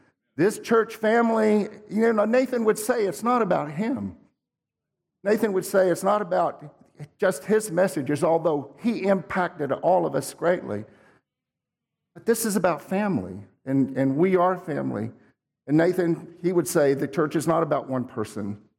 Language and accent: English; Texas City, Texas, United States; When I was a kid, I grew up in Texas City. Sometimes we called it Toxic City. We lived on the coast.